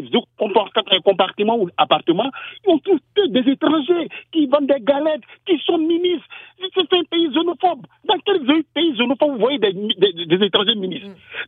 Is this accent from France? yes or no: no; Côte d’Ivoire; Je dis de la Côte d'Ivoire, je suis fier.